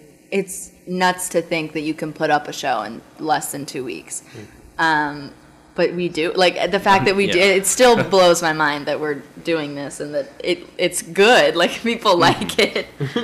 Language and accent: English; Cincinnati, Ohio, United States; I got this chance to do some work at this college, College Conservatory of Music at CCM, because I'm from Cincinnati.